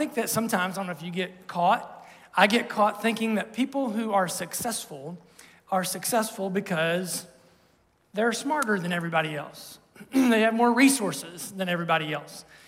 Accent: Ohio, United States; Now, we're from Ohio. We're about here on the North American sweet tea chart, right?

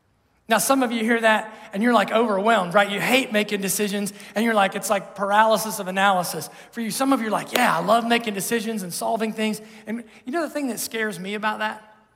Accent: Ohio, United States; Now, we're from Ohio. We're about here on the North American sweet tea chart, right?

